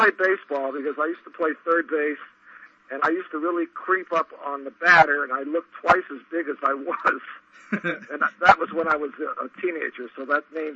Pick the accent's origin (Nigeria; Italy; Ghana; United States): United States; California; born there; Well, I was born in California.